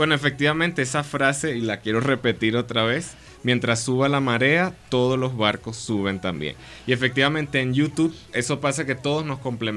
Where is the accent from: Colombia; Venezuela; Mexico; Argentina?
Venezuela; now in Dominican Republic; porque yo soy venezolano a pesar de que vivo en República Dominicana.